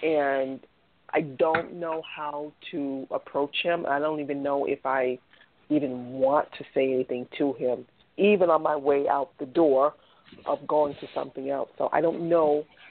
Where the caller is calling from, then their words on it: Boston, Massachusetts, United States; I'm calling from Boston.